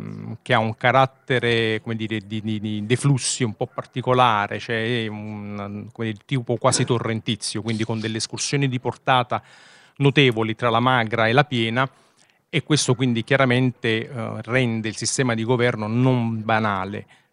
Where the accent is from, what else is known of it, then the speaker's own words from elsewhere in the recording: Naples, Campania, Italy; Per quanto vivate ormai in Emilia Romagna tantissimi anni, ma assolutamente no, sono di Napoli.